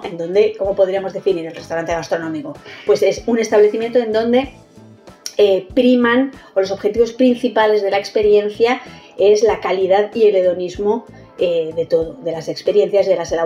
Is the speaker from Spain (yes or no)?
yes; Castilla-La Mancha, Spain; es un vino manchego de Quintanar de la Orden de Toledo. Eso está al lado de mi pueblo.